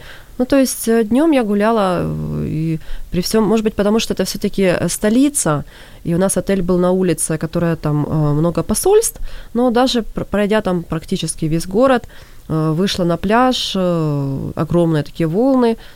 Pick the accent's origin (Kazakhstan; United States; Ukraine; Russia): Ukraine; ну, я, по крайней мере, как украинка